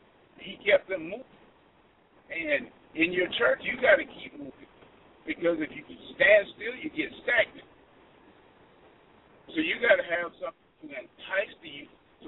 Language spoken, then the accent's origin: English; Lawrenceville, Georgia, United States; I'm from Lawrenceville, Georgia.